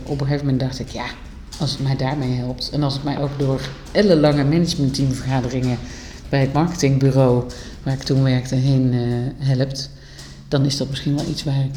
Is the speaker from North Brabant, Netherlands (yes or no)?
yes; North Brabant, Netherlands; born there; accent: soft G; now in Leiden, Netherlands; ik ben ook nog 45 jaar, geboren in Brabant, misschien wel te horen voor sommige mensen die hier naar luisteren. Nu zijn we in Leiden, dus ik heb een soort rare mix van zachte G's en soms een Leidse R.